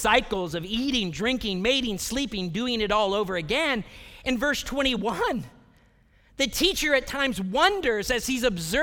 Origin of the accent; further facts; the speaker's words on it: Elyria, Ohio, United States; so many people I grew up with in Elyria, North Ridgeville, Ohio, who I love a lot?